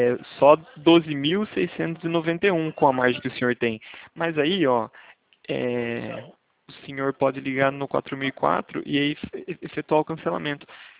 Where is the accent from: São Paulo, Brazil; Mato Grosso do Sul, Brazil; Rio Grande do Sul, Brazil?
São Paulo, Brazil; Araras; Eu sou daqui da Arara, sim.